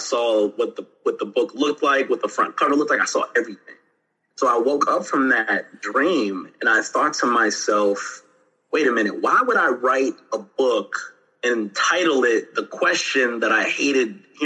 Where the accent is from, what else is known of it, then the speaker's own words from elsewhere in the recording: Sharon, Pennsylvania, United States; So when I was in sixth grade, I'm from Sharon, Pennsylvania, Sharon, PA. So I went to school at Our Lady of Fatima in Furrow, PA.